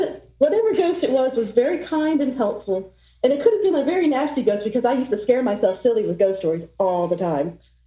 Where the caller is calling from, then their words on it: Georgia, United States; from Northwest Georgia.